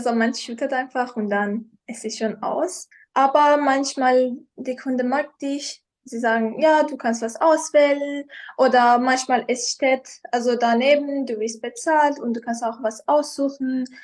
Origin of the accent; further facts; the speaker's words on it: Iran; now in Austria; Ich komme ursprünglich aus dem Iran, aber seit 8 Jahren wohne ich in Österreich. Also ich bin mit meiner Mutter und Schwester nach Österreich gezogen, vom Iran.